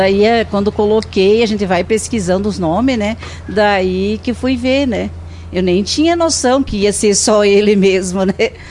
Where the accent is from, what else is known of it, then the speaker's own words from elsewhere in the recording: Mormaço, Rio Grande do Sul, Brazil; moved away as an adult; also born or lived in Mato Grosso; A minha infância foi lá no Mormaço. Eu saí de casa casada, né, com 18 anos e fomos embora para o Mato Grosso.